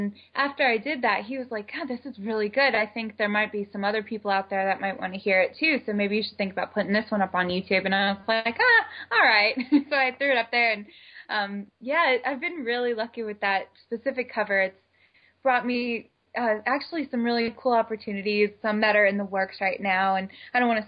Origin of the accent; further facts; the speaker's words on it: Bethlehem, Pennsylvania, United States; now in New York, United States; I grew up in Bethlehem, Pennsylvania, and my parents still live in the house that I grew up in.